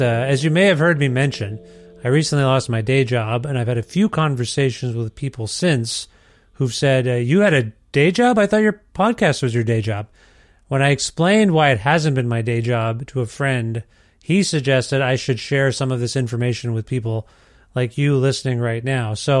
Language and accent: English; Ontario, Canada; I'm from Ontario originally, and that's where I was, you know, lived and was born and raised and all that kind of stuff.